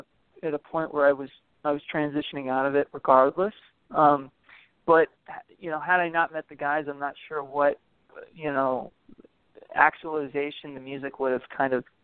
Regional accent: Los Angeles, California, United States; Yeah, I'm from Los Angeles, so it worked out really perfect, actually, from one big city to the next, you know?

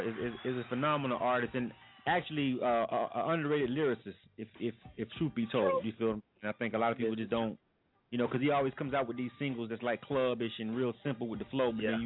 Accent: Florida, United States; I'm from Florida anyway.

